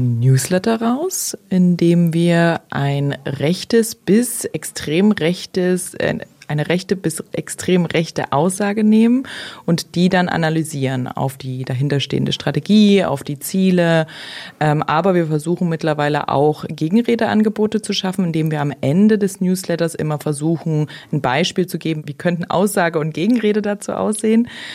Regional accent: Leipzig, Saxony, Germany; Ich komme aus Leipzig und bin hier schon sehr lange in Kontakt

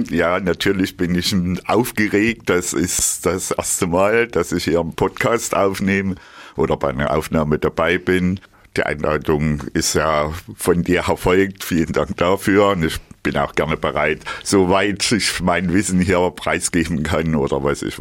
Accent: Thuringia, Germany; Und mich hat es wieder zurück nach Thüringen in mein Heimatland verschlagen.

